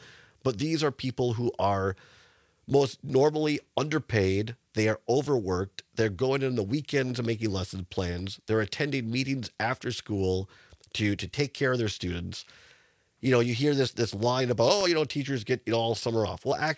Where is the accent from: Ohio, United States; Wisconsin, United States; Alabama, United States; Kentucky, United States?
Wisconsin, United States; Richland Center; growing up in Richland Center, so many great teachers. I mean, going to public schools there in Richland Center.